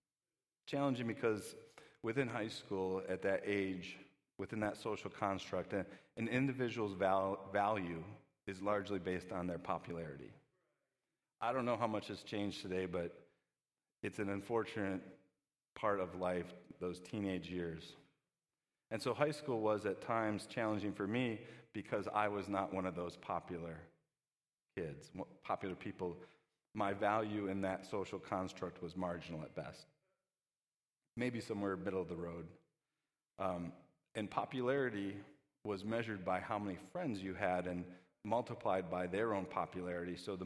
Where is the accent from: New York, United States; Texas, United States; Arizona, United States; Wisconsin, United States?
Wisconsin, United States; Kenosha; now in Racine, United States; Now, today I live in Racine. In fact, I live not too far away here from church, but I grew up in Kenosha.